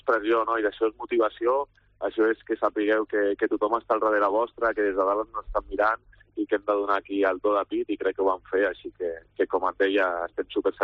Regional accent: Montcada i Reixac, Catalonia, Spain; he tornat a casa, estic vivint al meu poble, a Montcada, amb la meva gent

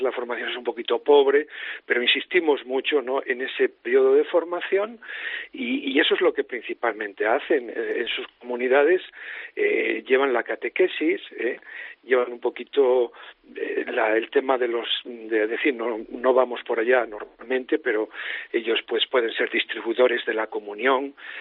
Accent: Spain; somos sacerdotes diocesanos españoles

